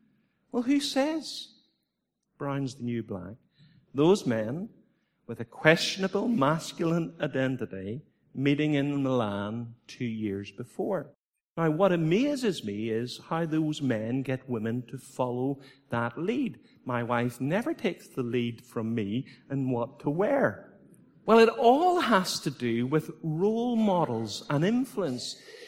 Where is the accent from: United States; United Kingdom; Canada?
United Kingdom; Northern Ireland; what part of England are you from? We said, oh, we're from Ireland.